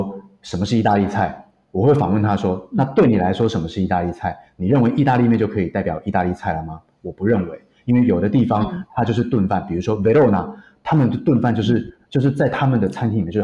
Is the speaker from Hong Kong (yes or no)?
no; Taiwan; 以我是台湾人，今天有外来的观光客跟我说哎呀你们台湾人都好甜哦